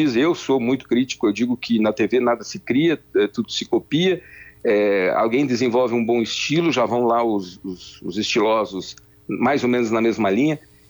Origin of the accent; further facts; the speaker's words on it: Rio Grande do Sul, Brazil; moved away as an adult; Quando eu saí do Rio Grande do Sul e fui para Santa Catarina trabalhar na RBS TV em Santa Catarina